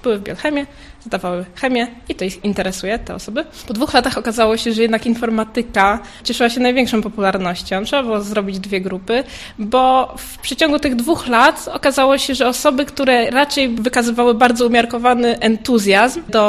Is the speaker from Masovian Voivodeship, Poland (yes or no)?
no; Toruń, Kuyavian-Pomeranian Voivodeship, Poland; A jeszcze jestem z Torunia